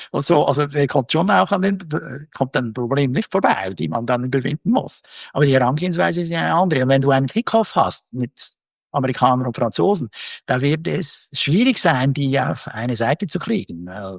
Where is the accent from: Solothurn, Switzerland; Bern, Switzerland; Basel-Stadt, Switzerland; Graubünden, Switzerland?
Bern, Switzerland; Insbesondere als ein Schweizer, insbesondere als einer, der aus Bern kommt.